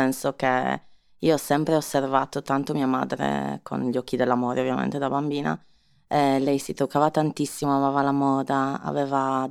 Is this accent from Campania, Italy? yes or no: no; Cagliari, Sardinia, Italy; moved away; Sì, sardi, solo che mio papà faceva il militare